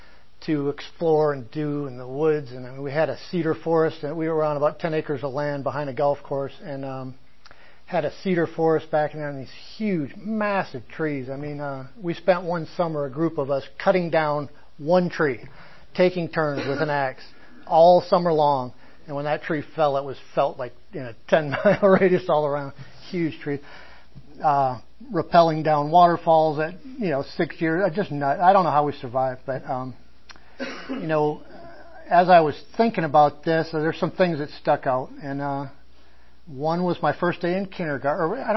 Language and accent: English; Michigan, United States; also born or lived in Escanaba; I was born in Upper Michigan, a little town called Escanaba, about 40,000 people on Lake Michigan. At three, I moved to a much smaller town of about 3,500 people on Lake Superior, and pretty much ran wild.